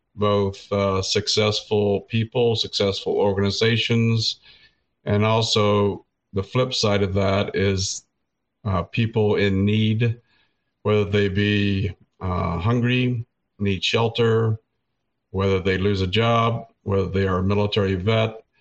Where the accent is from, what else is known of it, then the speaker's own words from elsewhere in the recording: Oklahoma, United States; moved away as an adult; also born or lived in Texas / London, United Kingdom / New York; now in Michigan, United States; starting with my home state of Oklahoma, moving to Texas, then to London, England, then to New York, and then to Michigan 22 years ago.